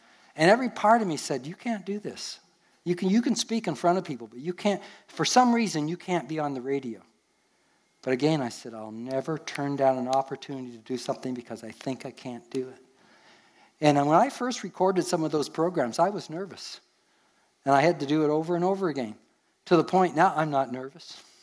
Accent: Canada; accent: Canadian; But I had my Canadian accent going for me, and so that helped a little bit.

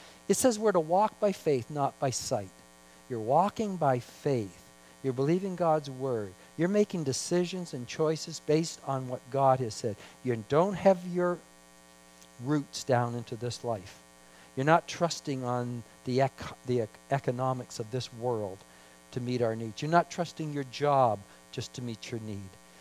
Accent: Canada; I can say I'm a Canadian, but my true allegiance is to another kingdom.

